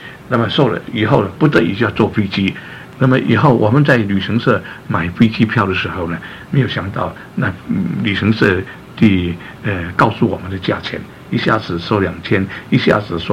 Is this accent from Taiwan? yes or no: no; China; 他看见我们是中国人，因为船只有我们是中国人